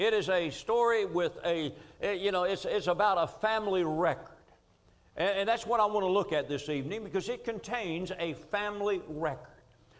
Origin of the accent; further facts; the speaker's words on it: Kentucky, United States; I've talked to several of you about where I grew up down in Rockcastle County, Kentucky, and some of you are very familiar with that part of the country.